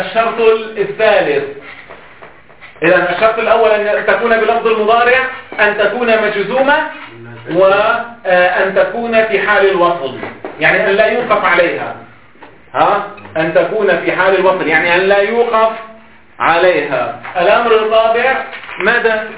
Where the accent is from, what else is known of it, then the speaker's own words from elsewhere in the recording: Lebanon; ها ليش عندنا في لبنان